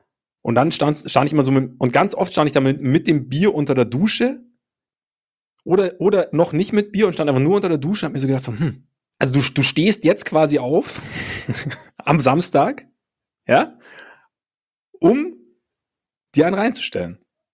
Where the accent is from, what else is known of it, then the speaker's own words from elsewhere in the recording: Munich, Bavaria, Germany; natürlich Kaiserwetter, wie man bei uns in München sagt.